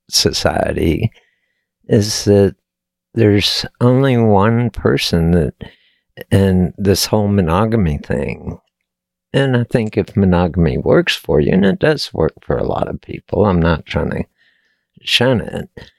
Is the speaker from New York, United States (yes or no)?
no; Texas, United States; which I was never really quite a cowboy, but I was born and raised in Texas.